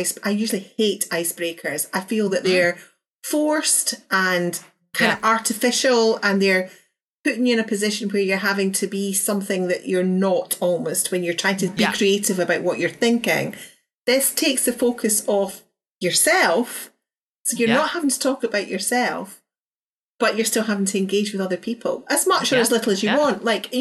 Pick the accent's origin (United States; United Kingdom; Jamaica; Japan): United Kingdom; Scotland; And I know the answer to that because I'm Scottish.